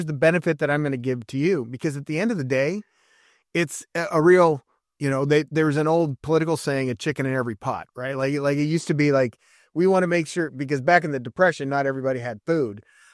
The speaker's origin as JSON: {"language": "English", "region": "Wyoming", "country": "United States", "tie": "born or raised there", "also_born_or_lived": "Montana / Pennsylvania", "said": "I grew up in Wyoming and Montana, so... A Democrat in Wyoming, Montana, I found out when I moved to Pennsylvania, is called a Republican."}